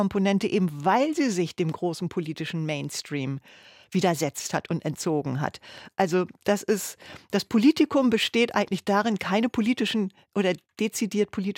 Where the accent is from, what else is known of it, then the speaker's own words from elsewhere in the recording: Lower Saxony, Germany; Ich bin in einer Kleinstadt in der Lüneburger Heide groß geworden.